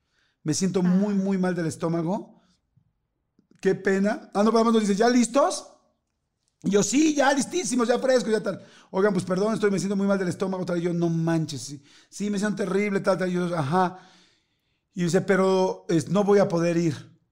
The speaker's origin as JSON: {"language": "Spanish", "country": "Mexico", "said": "como somos los mexicanos"}